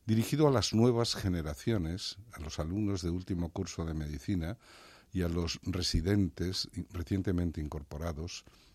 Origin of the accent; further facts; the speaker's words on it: Trives, Galicia, Spain; como lo que hemos celebrado últimamente en Trives, mi pueblo